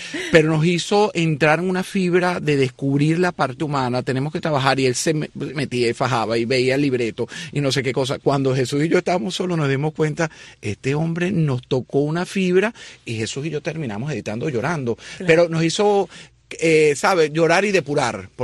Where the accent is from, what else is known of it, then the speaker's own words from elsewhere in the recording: Venezuela; nosotros, como venezolanos, sentíamos un rechazo hacia nuestro país.